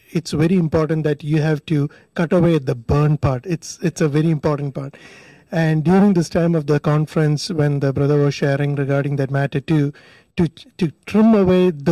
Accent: India; I grew up in India. And in India, like, there's a lot of power outage.

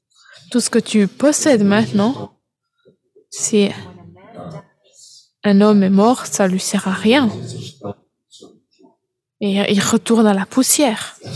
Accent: Philippines; Je viens des Philippines, il y a beaucoup de scarabées.

